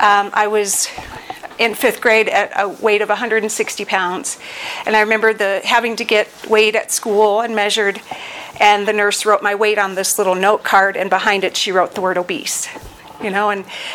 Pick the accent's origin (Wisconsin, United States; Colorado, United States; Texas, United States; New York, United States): Colorado, United States; Colorado Springs; I'm from Colorado Springs and been in program since August 1st of 1994